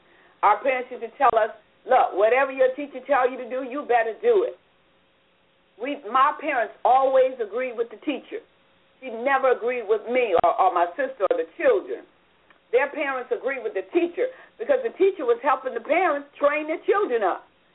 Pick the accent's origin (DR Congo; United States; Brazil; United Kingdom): United States; Jacksonville, Florida; But, you know, I was brought up here in Jacksonville partly.